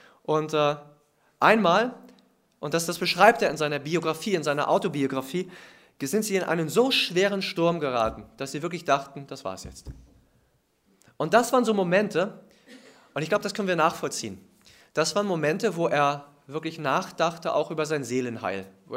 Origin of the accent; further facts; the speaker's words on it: Baltic coast, Germany; Ich bin an der Ostsee groß geworden und ich habe dort immer am Horizont diese Schiffe liegen sehen